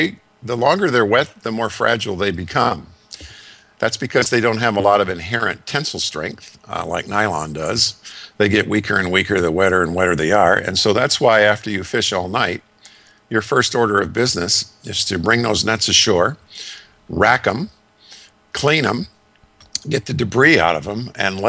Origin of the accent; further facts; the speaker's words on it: Michigan, United States; Okay, I'm from Michigan.